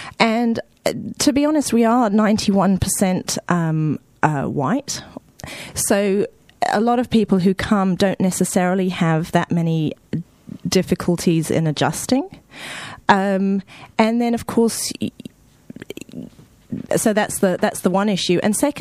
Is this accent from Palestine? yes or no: no; Belgium; I grew up in Belgium, and there's a whole thing about the guilds.